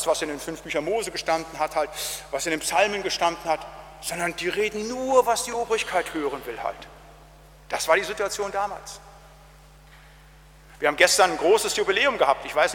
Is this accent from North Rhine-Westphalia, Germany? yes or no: yes; North Rhine-Westphalia, Germany; Der Landeskirche, wo ich herkomme aus Westfalen